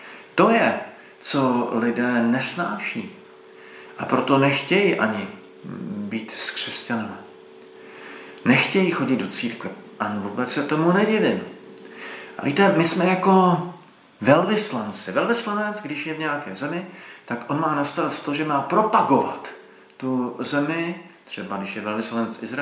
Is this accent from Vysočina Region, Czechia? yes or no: yes; Jihlava, Vysočina Region, Czechia; z Jihlavy